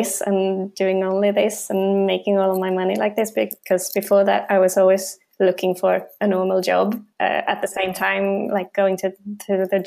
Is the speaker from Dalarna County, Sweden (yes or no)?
yes; Dalarna County, Sweden; I'm originally from Dalarna, and I just happened to move to a flat in Vallentuna with my boyfriend because he's from there